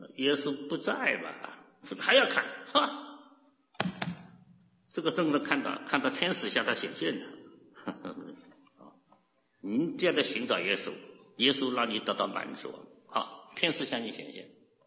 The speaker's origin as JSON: {"language": "Chinese", "country": "China", "said": "我们中国人的一生就是哭啊"}